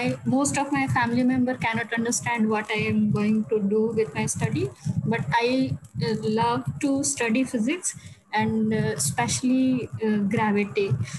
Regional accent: India; English is a second language; I am from India.

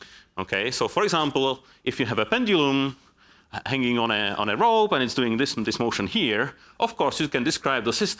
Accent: Czechia; first language Czech; English is a second language; So I encourage you to learn some Czech so that you can communicate in my native language.

